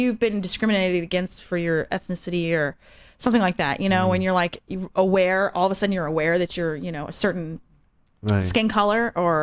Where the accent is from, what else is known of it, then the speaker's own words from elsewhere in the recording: United States; I think the water's pretty clean here compared to where I'm from because I'm from the Gulf. So the Gulf looks like iced tea.